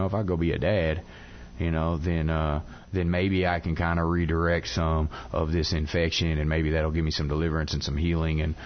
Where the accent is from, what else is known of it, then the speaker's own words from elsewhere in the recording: Nashville, Tennessee, United States; I mean I grew up in Nashville, Tennessee, by the way.